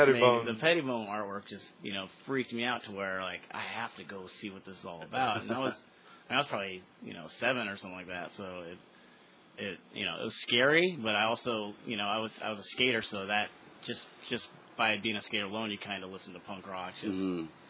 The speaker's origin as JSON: {"language": "English", "town": "Torrance", "region": "California", "country": "United States", "tie": "born there", "lives_now": "San Pedro, United States", "said": "Yeah, I was born in Torrance."}